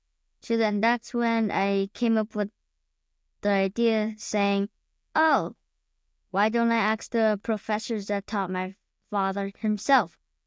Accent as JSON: {"language": "English", "town": "New York City", "region": "New York", "country": "United States", "said": "and I'm from New York City."}